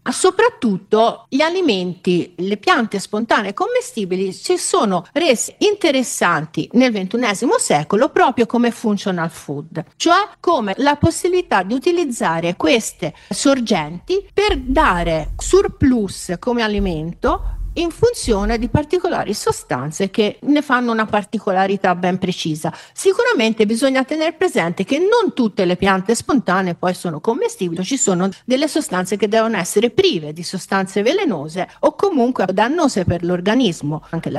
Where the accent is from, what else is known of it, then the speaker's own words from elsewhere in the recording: Pisa, Tuscany, Italy; ma io sono di Pisa